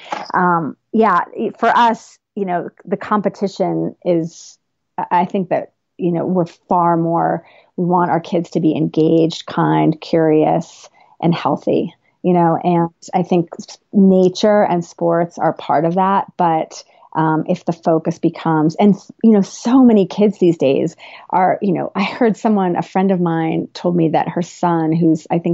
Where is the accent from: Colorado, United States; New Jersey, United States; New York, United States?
New Jersey, United States; I grew up in New Jersey in the 80s, and I played three different sports